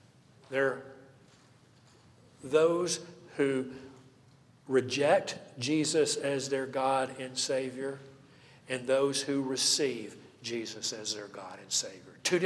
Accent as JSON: {"language": "English", "town": "Knoxville", "region": "Tennessee", "country": "United States", "tie": "born or raised there", "said": "Woe to Knoxville, my hometown."}